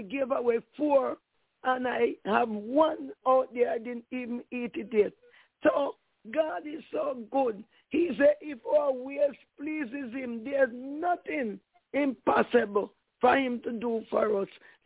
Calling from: Florida, United States; I'm calling from Florida.

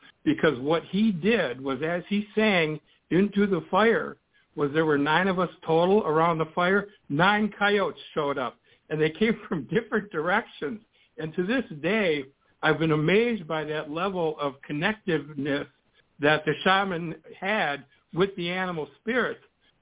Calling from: Michigan, United States; I'm in Michigan.

